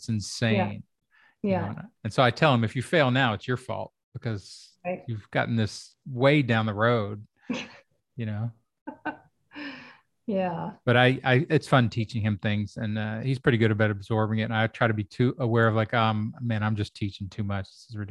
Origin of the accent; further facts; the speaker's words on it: Kentucky, United States; where I grew up in Kentucky and hardcore suburban, you know, open a box plus Kentucky farm, you know, mentality